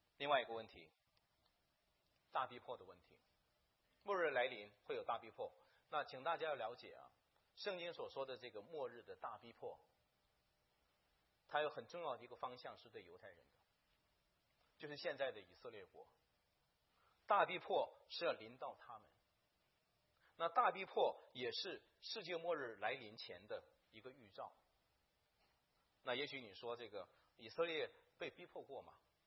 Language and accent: Chinese; China; 我们是中国人他听不懂我们的话，